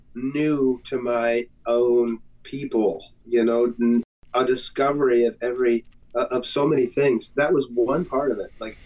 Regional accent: Idaho, United States; another function of growing up in Idaho was that when I was growing up, we had two TV stations

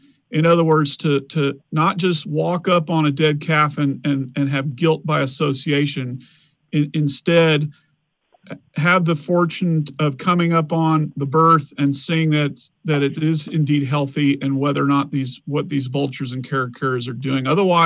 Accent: Dallas, Texas, United States; when I grew up in Dallas, we took a trip, drove I-20 out east.

